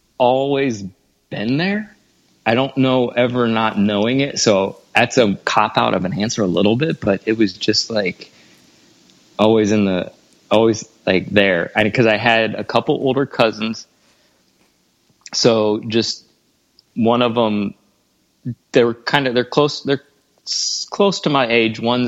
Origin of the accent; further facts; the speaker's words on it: Ohio, United States; I grew up in Ohio, so it was about 4 hours